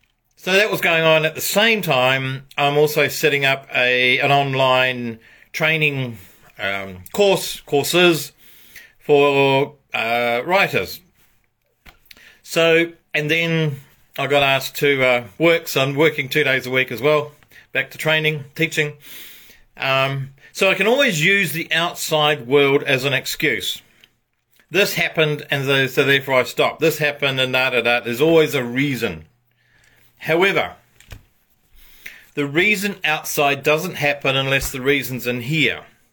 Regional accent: New Zealand; moved away as an adult; now in Australia; I came from New Zealand to Australia

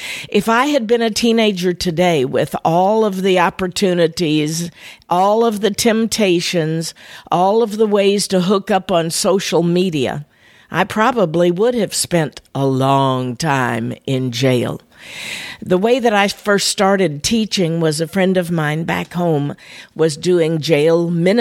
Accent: Clarksville, Missouri, United States; my hometown of Clarksville, Missouri, was known for being such a leave it to beaver town.

